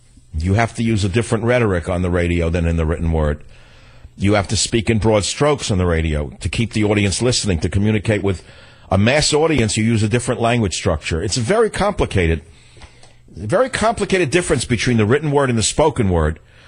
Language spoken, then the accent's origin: English; San Francisco, California, United States; KSFO, my hometown of San Francisco.